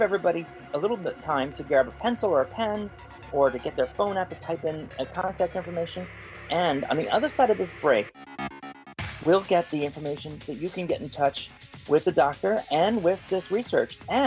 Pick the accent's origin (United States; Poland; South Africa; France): South Africa; Well, first off, he's not responsible for us just because he's from the same country.